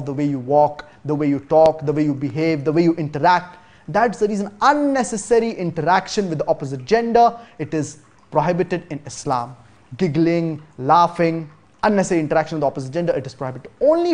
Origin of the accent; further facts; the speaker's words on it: Malaysia; I am from Malaysia and I'm self-employed.